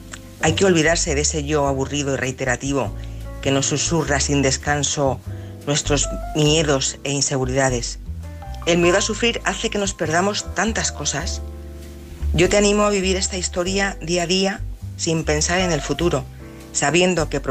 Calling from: Madrid, Community of Madrid, Spain; de Madrid.

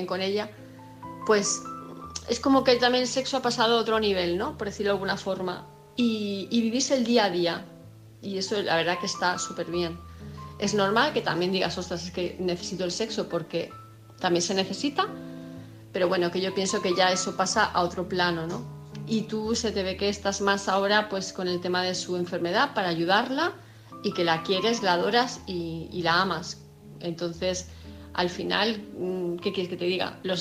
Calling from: Palma, Balearic Islands, Spain; de Palma de Mallorca

